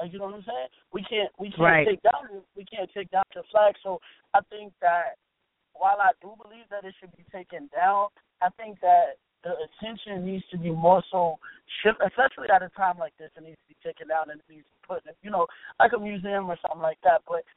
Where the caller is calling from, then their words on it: West Haven, Connecticut, United States; I'm calling from West Haven, Connecticut.